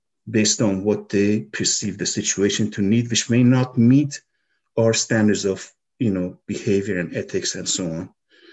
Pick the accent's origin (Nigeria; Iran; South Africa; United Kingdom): Iran; moved away; also born or lived in Texas, United States; where I grew up in Iran during dictatorship, and then the upheaval of the revolution, and then moving to Texas during the hostage crisis and facing racism.